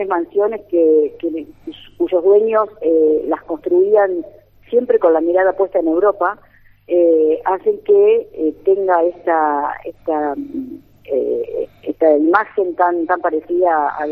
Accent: Buenos Aires, Argentina; A nosotros se nos llama porteños por vivir cerca del puerto.

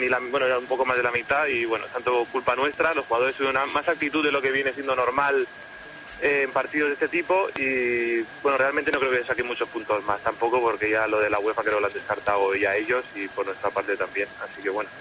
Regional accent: Mollet del Vallès, Catalonia, Spain; de Mollet, que con el cambio de horario me habéis fastidiado.

